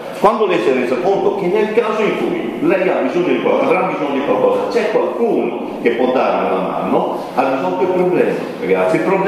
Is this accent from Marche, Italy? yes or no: no; Bologna, Emilia-Romagna, Italy; moved away as an adult; now in Trieste, Italy; sono andato a Trieste 20 anni fa, ho 41 anni, eccetera eccetera, per vari motivi familiari, adesso io voglio tornare a Bologna